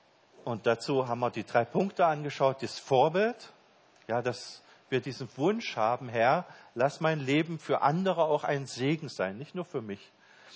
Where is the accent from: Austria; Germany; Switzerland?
Germany; East Germany; ich bin ja im Osten Deutschlands aufgewachsen